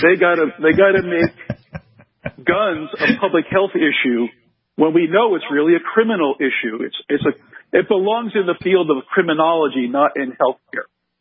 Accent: New Jersey, United States; And I grew up in New Jersey, so I can tell you I know New Jersey.

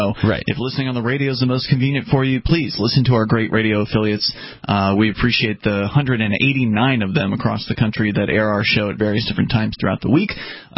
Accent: Florida, United States; although I can handle the heat because I'm originally from Florida.

